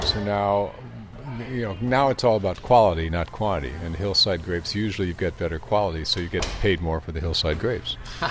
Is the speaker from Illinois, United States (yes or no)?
yes; Chicago, Illinois, United States; Because I grew up in Chicago seeing him in a three-piece suit commuting to Chicago on a train every day.